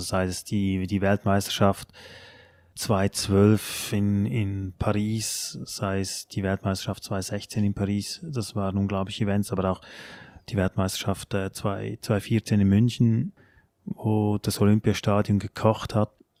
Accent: Switzerland; Für mich, auch als Schweizer Trainer, als ich noch nicht in Deutschland gearbeitet habe

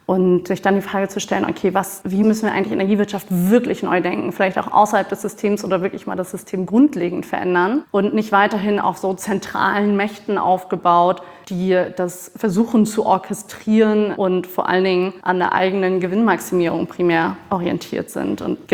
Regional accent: Hamburg, Germany; Ich bin so seit 3 Jahren, gut 3 Jahren wieder zurück in Hamburg.

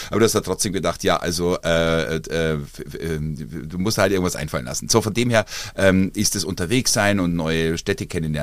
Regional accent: Bavaria, Germany; born there; Und dann bin ich also mehr Franke, aber geboren in Oberbayern.

